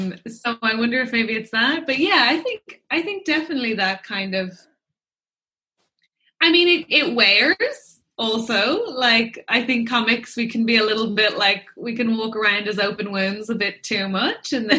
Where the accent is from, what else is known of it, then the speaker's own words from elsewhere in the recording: Ireland; So when you're 4 or 5 in Ireland, you start school and you start learning Irish